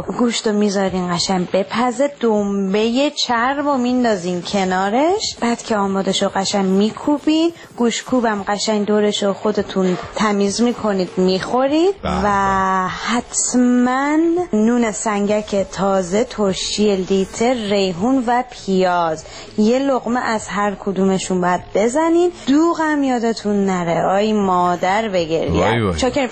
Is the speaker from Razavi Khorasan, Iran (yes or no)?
no; Tehran, Tehran Province, Iran; من از تهرانم